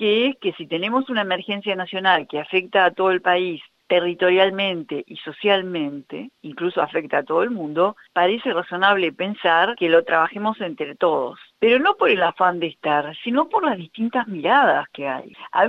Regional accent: Uruguay; somos todos uruguayas y uruguayos.

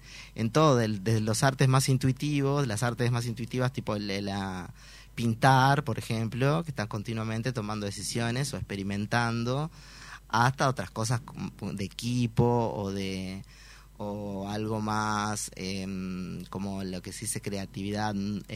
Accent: Tacuarembó, Uruguay; Y bueno, la explicación no la sé, pero sí soy de Tacuarembó.

